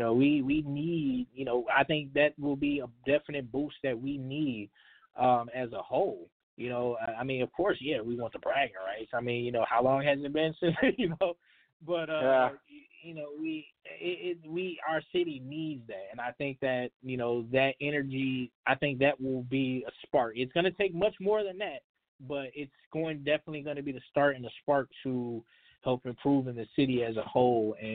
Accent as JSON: {"language": "English", "town": "Milwaukee", "region": "Wisconsin", "country": "United States", "said": "Like, nah, I'm from Milwaukee. So I support, you know, I support anything Milwaukee. I support anything Wisconsin."}